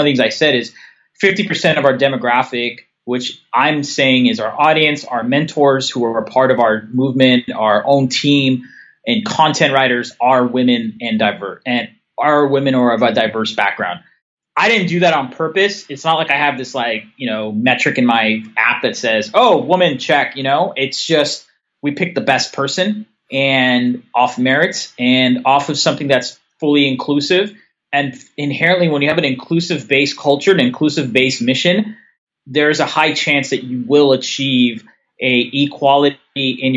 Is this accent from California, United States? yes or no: yes; California, United States; my family is of ethnic heritage, and I also can relate to it because I grew up in the Bay Area.